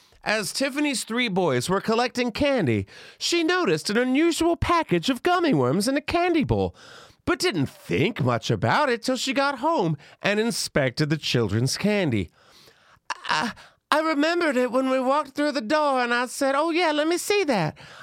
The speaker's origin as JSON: {"language": "English", "region": "the South", "country": "United States", "tie": "born or raised there", "said": "because I grew up in the South."}